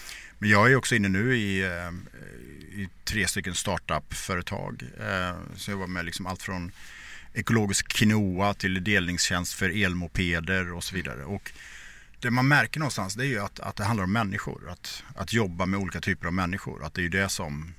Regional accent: Borås, Västra Götaland County, Sweden; born or raised there

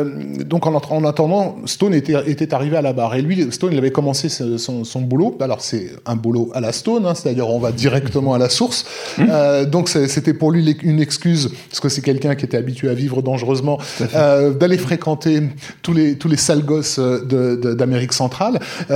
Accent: Paris, Île-de-France, France; Personnellement, quand j'étais gamin, à la Goutte d'Or

